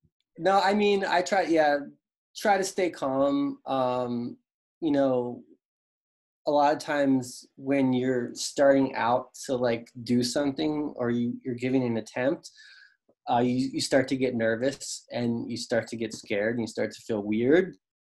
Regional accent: Maryland, United States; You know, I grew up in Maryland where there's not

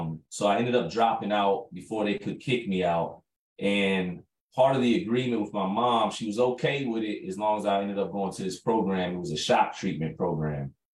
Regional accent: Chicago, Illinois, United States; And I'm from Chicago, and Chicago is one of the biggest cities over here in the States.

